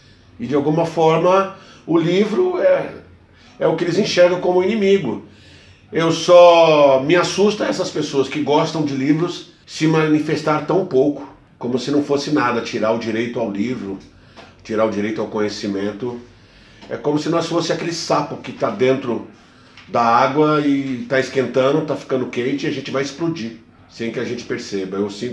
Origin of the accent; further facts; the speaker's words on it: São Paulo, Brazil; Eu cresci no Jardim Guarujá, Parque Santo Antônio, Jardim São Luís, Jardim Ângela, num bairro que, em 1996, essa região, foi considerado pela ONU o lugar mais violento do mundo.